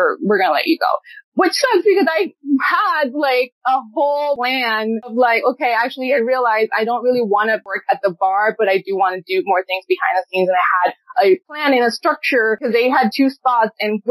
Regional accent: Puebla, Mexico; English is a second language; I am Mexican. I am from Puebla.

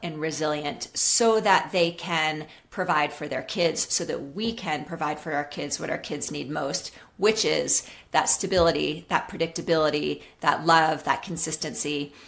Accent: New York City, New York, United States; So I grew up in New York City, Joe.

